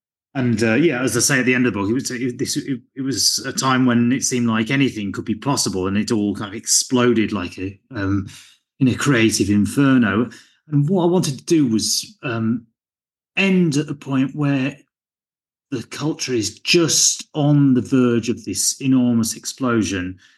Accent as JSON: {"language": "English", "town": "Nottingham", "region": "East Midlands", "country": "United Kingdom", "said": "I come from Nottingham, which is in central England and in the Midlands, the East Midlands, in fact."}